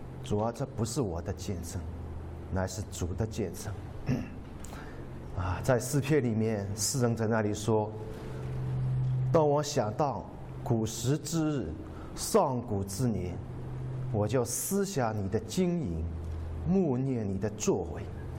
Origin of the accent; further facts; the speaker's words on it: Zhoushan, Zhejiang, China; 我是来自中国的浙江啊。浙江我们有一个市叫做舟山啊，那是一个群岛。